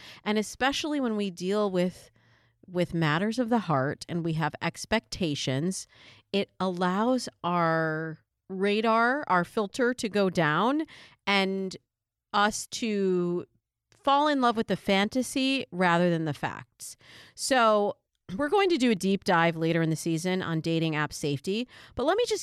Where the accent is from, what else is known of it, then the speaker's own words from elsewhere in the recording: Michigan, United States; now in California, United States; followed by Texas, Florida, Michigan, my home state, and New York, my sometime state.